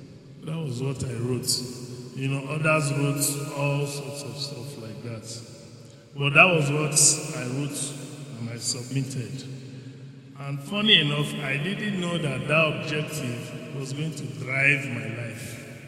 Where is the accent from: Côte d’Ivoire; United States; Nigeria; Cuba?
Nigeria; Benue; So, interestingly, we're very few from Benue State in GTB also, because GTB likes to recruit strategically.